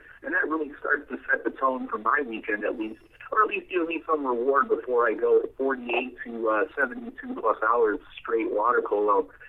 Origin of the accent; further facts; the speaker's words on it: Schaumburg, Illinois, United States; I'm from Schaumburg, Illinois, and that's where at least I originated in.